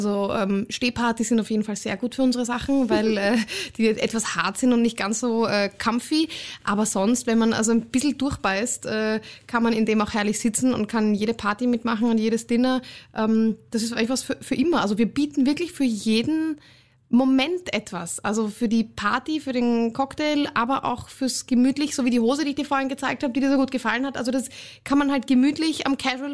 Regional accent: Vienna, Austria; accent: Viennese; now in Berlin, Germany; Also ich bin jetzt mittlerweile seit 6 Jahren da. Man hört es nur bloß noch nicht. Also der Wiener Akzent ist immer noch

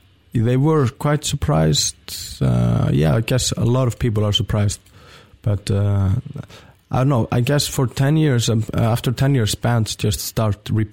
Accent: Iceland; accent: Icelandic; And my accent is crazy strong, an Icelandic accent, you know.

